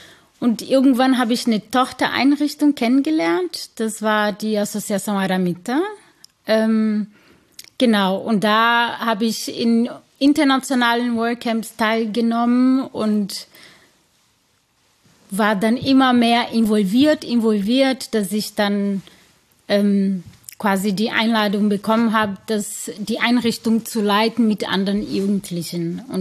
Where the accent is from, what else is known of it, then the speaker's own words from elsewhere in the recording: Brazil; German is a second language; moved away as an adult; now in Germany; Ich komme aus Brasilien und bin fast 40 Jahre alt, habe zwei Kinder, lebe seit fast 12 Jahren in Deutschland